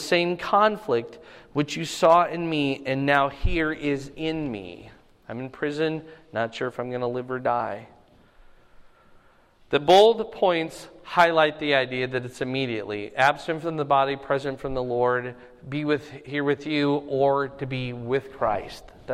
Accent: Iowa, United States; Ain't, if I can use the word, I'm from Iowa, I can do so.

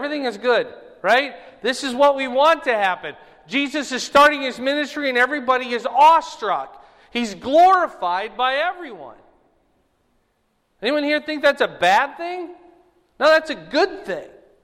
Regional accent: Fort Dodge, Iowa, United States; also born or lived in Cedar Rapids; now in Des Moines, United States; have to pick a hometown, it would either be Cedar Rapids. That's where I graduated high school, or I grew up in Fort Dodge. But now my hometown, you know, obviously Des Moines.

